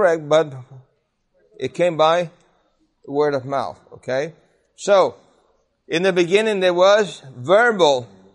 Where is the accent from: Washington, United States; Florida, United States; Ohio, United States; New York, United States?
New York, United States; Brooklyn; I grew up in Brooklyn, New York, in the public school system.